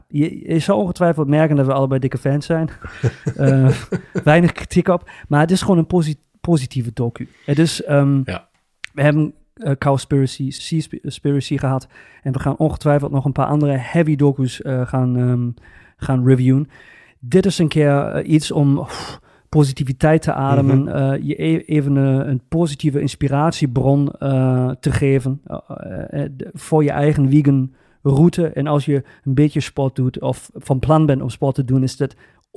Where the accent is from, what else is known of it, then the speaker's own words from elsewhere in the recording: Germany; accent: German; Dus dat heb ik nu in mijn mooie Duits accent Engels gepraat